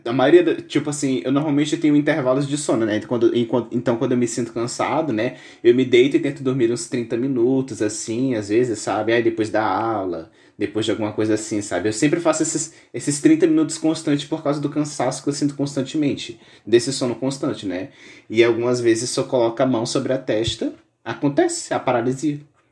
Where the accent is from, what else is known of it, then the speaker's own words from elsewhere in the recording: Northeast Region, Brazil; era lá no Nordeste, porque eu sou nordestino, né? O sol tende a ser muito forte, digamos assim, principalmente na parte da tarde, né? Praticamente onde eu moro não tem inverno